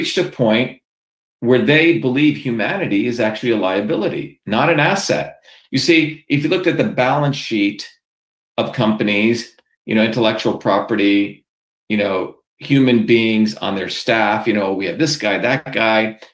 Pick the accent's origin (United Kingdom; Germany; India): India; Mumbai, Maharashtra; now in United States; my journey from the village and the place I grew up in India, in Bombay, to come to the United States